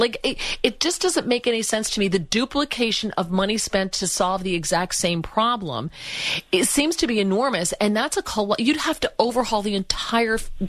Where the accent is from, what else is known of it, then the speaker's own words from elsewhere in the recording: United States; I had no clue as an American citizen that all I had to do was slap a misspelled sign on the side of a building